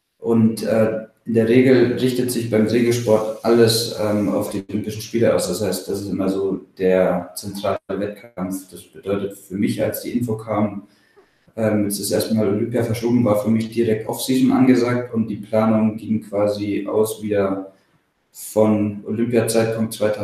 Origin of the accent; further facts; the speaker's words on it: Bavaria, Germany; now in Kiel, Germany; Ja, aufgewachsen bin ich ja im Allgäu, also ganz auf der anderen Seite von Deutschland. Mhm. Und wohne hier in Kiel seit 2009 fest, zumindest mal im Sommer. Im Winter bin ich auch gerne in Bergen.